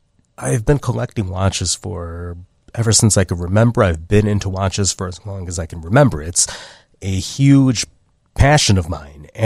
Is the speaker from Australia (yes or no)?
no; Chicago, Illinois, United States; it was something that I got into from my father, just growing up in Chicago